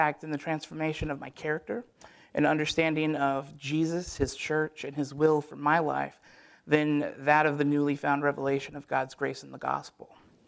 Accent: California, United States; I grew up in California, and from a young age, I was pretty good at sports, especially football.

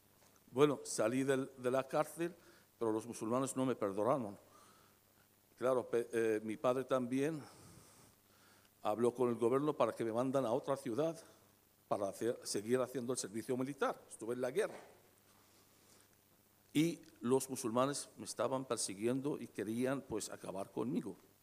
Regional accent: Basra, Basra Governorate, Iraq; moved away; Y yo tuve que abandonar mi ciudad, Basora. Me fui al norte de Irak, en mi pueblo, Al-Kos, que es el pueblo del profeta Nahom.

